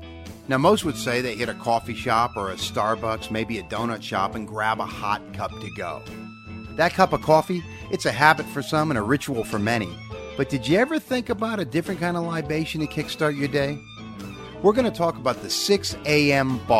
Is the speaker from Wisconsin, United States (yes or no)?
no; San Francisco, California, United States; Now, when I was a teenager growing up in San Francisco, I worked out of the Teamsters hiring hall